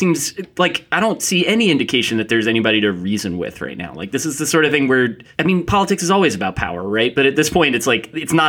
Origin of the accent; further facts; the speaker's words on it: Ridgewood, New Jersey, United States; I'm from Ridgewood, New Jersey.